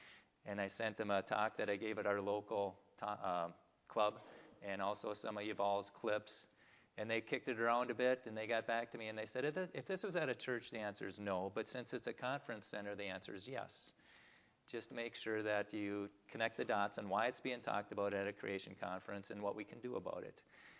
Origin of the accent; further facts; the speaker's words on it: St. Cloud, Minnesota, United States; And again … from St. Cloud, Minnesota.